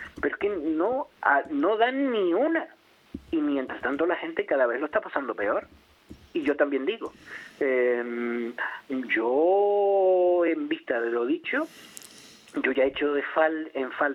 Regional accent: Canary Islands, Spain; Yo me circunscribo a mi tierra, a Canarias.

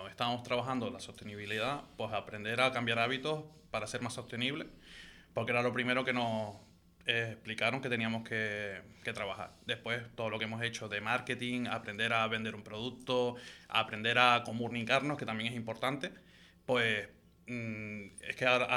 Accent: Punta Brava, Canary Islands, Spain; De Punta Brava.

